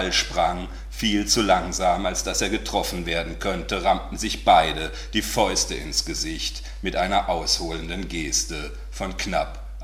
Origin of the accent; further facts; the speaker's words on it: Germany; Also ich kann es natürlich auch nicht, ich bin ja auch Deutscher.